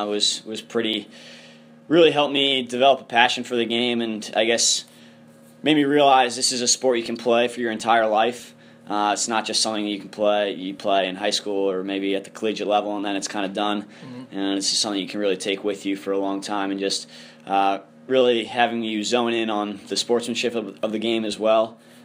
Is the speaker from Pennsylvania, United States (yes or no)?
no; Baltimore, Maryland, United States; and I'm from Baltimore, so there's a pretty competitive interscholastic league there.